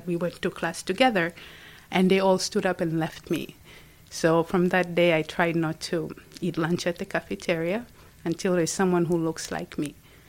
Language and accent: English; Dar es Salaam, Tanzania; now in United States; I was born and raised in Tanzania, in Dar es Salaam. It's very hot.